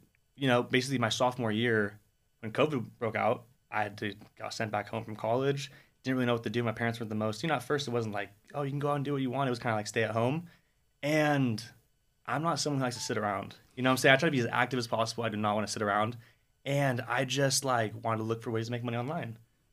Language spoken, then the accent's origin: English; California, United States; now in San Francisco, United States; So I'm from the Bay Area.